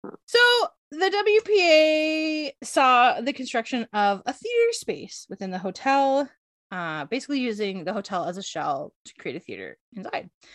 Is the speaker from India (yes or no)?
no; Canada; We're Canadian. We don't know anything.